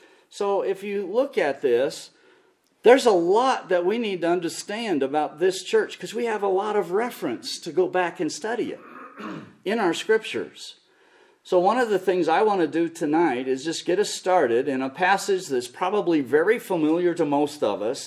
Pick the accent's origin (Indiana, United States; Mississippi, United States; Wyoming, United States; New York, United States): Wyoming, United States; Cody; I grew up in Cody, and in 1972, Grace Baptist Church started. When I left in 1981 to go finish my education